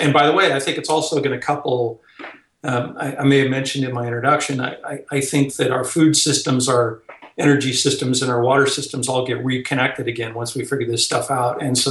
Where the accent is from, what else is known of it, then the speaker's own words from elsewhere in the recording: Nebraska, United States; also born or lived in Iowa; I grew up in Nebraska and went to school in Iowa.